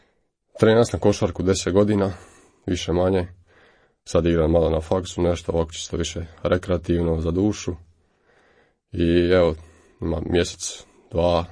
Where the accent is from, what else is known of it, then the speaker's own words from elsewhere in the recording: Solin, Split-Dalmatia County, Croatia; Pa dolazim iz jednog, a sad već ne tako malog mjesta u Splitsko-dalmatinskoj županiji, Solina, grad blizu Splita. Imam 20 godina